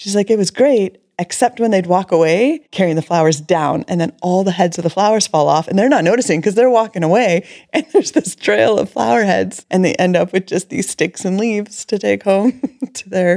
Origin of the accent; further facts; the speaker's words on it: Canada; I'm Canadian.